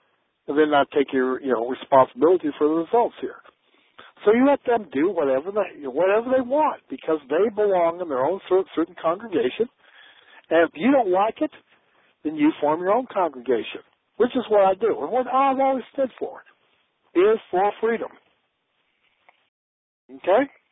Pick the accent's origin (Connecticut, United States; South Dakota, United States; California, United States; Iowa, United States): South Dakota, United States; even though I was born and raised in Central South Dakota and thus a Westerner by birth.